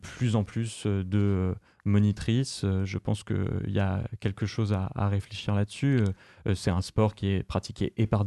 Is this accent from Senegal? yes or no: no; Paris, Île-de-France, France; Oui, tout à fait. Je suis né à Paris 11e.